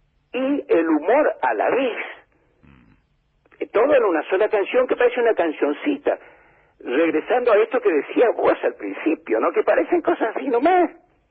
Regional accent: Argentina; esto es la resistencia, esto es la patria, estos tipos resisten y hacen que sigamos siendo argentinos, criollos, diferentes a todos

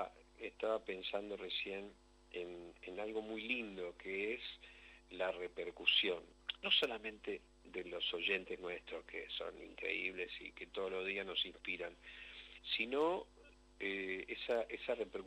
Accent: Argentina; lo que somos los argentinos.

